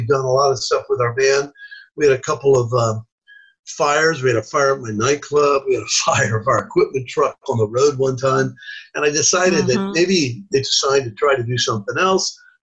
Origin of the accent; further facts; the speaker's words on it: Tampa, Florida, United States; I was raised in Tampa, Florida for most of school years.